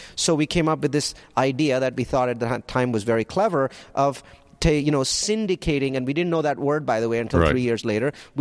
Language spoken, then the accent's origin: English; India; moved away as an adult; now in United States; Yeah, so I'm from India. I came to the U.S. in 97 as a network engineer